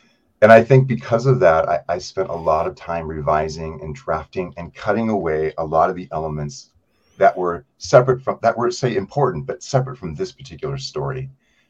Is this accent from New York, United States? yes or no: yes; New York City, New York, United States; as the son of an artist growing up in New York City, there was a time where we left the city and moved up to upstate New York and lived on a horse farm.